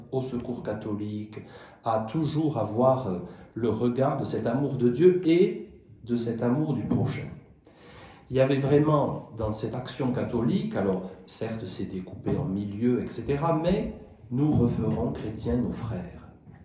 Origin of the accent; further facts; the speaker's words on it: Bagnères, Occitanie, France; J'ai connu encore, quand j'étais jeune à Bagnères, des personnes qui étaient déjà âgées